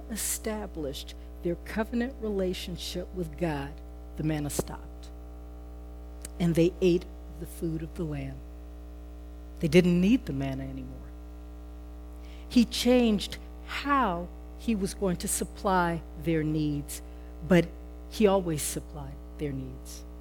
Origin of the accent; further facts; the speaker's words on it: United States; And so, you know, I'm American, and I'll admit to being a bit cynical sometimes.